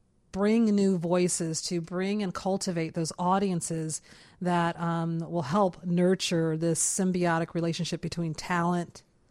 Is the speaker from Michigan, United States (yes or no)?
yes; Detroit, Michigan, United States; because I'm from Second City, Detroit, but not coming from Chicago, I didn't know about these invisible lines that sometimes we have in neighborhoods.